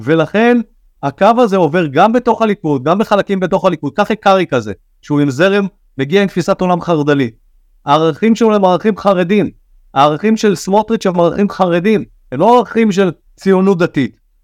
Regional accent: Elkana, West Bank, Palestine; ביישוב אלקנה, ששם נולדת, שם גדלתי, לא נולדתי, שם גדלתי.

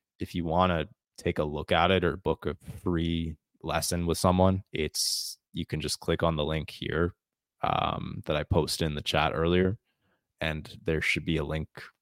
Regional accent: Central Canada, Canada; accent: Canadian; I'm from the country of Canada. That is what my accent comes from. Central Canada is where I developed my English accent.

